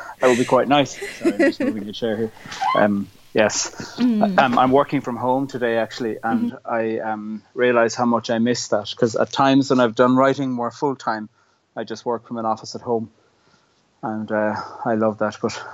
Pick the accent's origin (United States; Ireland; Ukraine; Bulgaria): Ireland; Cork, Munster; now in Belfast, United Kingdom; I'm from Cork and I live in Belfast in the north of Ireland.